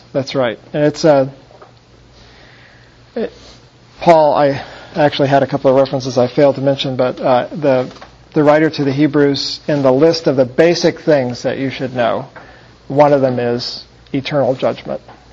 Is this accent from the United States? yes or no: yes; Texas, United States; I am from Texas, though, so this is a strain for me to talk that fast.